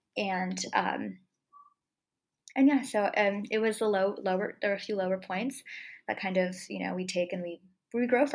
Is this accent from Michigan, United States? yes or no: no; San Diego, California, United States; moved away as an adult; I had just gotten married and moved cross country. I was born and raised in San Diego my whole life, so I never really lived anywhere else.